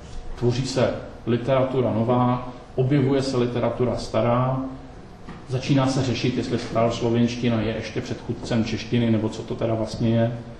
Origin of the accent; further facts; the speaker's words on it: South Moravian Region, Czechia; Samozřejmě nejsem Čech, protože jsem se narodil na jižní Moravě, takže jsem Moravák.